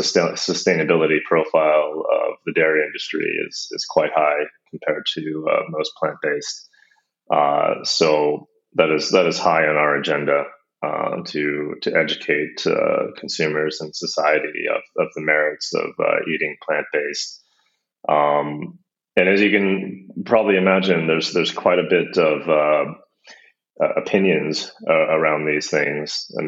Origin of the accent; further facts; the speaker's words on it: United States; now in Copenhagen, Denmark; I'm actually American. I live in Copenhagen.